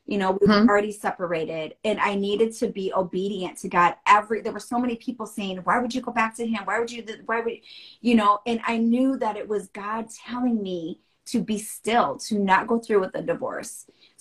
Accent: Iowa, United States; also born or lived in Michigan; now in Florida, United States; Born in Michigan and raised in Iowa, then went back to Michigan. And the Lord now called me to Florida.

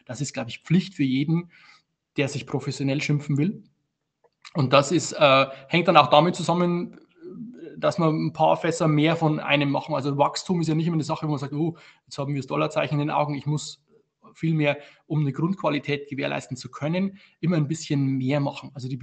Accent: Bavaria, Germany; Also nur in der Oberpfalz, wo ich herkomme oder wo ich bin, wir waren immer schon ein lausiges Obstgebiet.

